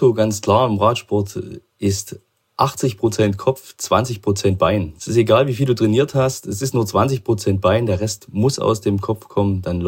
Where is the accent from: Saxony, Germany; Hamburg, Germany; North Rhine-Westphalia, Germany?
Saxony, Germany; Chemnitz; Weil wie ich schon gesagt habe, ich komme aus Chemnitz.